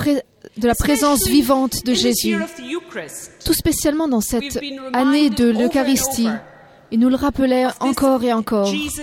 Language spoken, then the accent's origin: French; Ireland; born there; French is a second language; Je suis née en Irlande, comme vous pouvez l'entendre par mon accent.